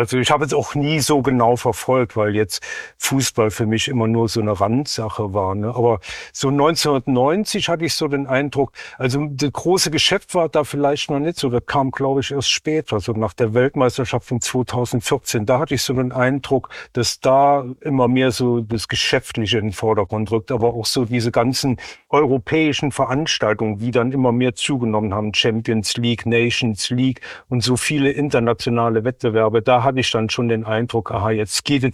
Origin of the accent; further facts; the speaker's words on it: Germany; Natürlich, dann fiebert man als Deutscher dann natürlich auch mit seiner eigenen Mannschaft oder mit der deutschen Mannschaft, sagen wir mal so.